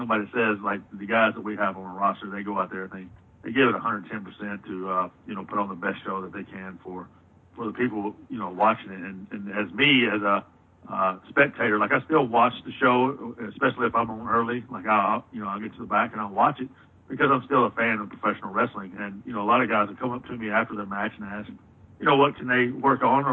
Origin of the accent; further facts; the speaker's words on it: the South, United States; But, you know, definitely growing up in the South, I, you know, a big country music fan.